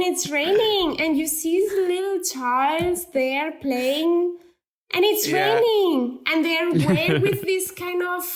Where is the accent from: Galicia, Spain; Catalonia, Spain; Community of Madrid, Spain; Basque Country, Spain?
Catalonia, Spain; Barcelona; now in Germany; when it's winter, I'm still from Barcelona